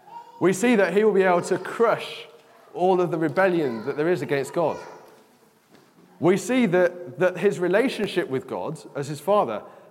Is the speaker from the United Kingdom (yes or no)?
yes; United Kingdom; I like being a Brit.